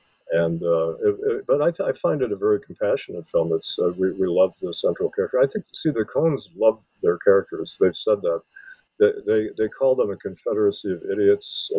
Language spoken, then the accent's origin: English; Wisconsin, United States; because I'm from Wisconsin, which is adjacent to Minnesota.